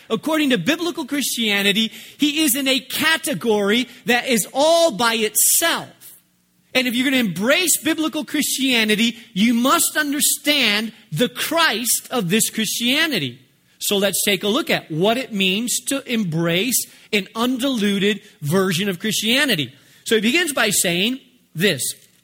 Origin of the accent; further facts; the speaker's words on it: Spain; I grew up studying in Spain.